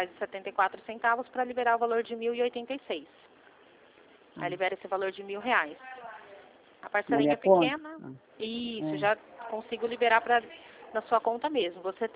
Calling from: Limeira, São Paulo, Brazil; de Limeira.

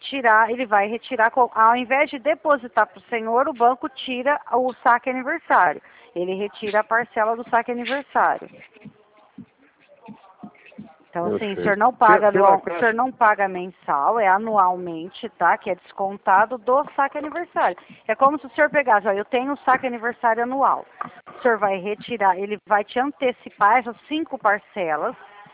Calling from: São Paulo, Brazil; Eu falo do estado de São Paulo

